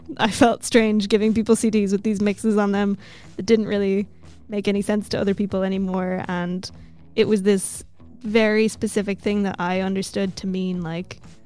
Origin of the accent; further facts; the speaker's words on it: Ramelton, County Donegal, Ireland; Christmas in Remelton. That's a personal favorite. That's the village I grew up in Donegal.